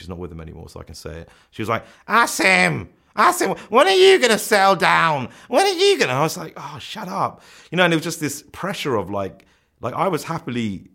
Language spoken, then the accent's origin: English; Hounslow, London, United Kingdom; You know, I grew up in Hounslow where you get those kind of, you know, I mean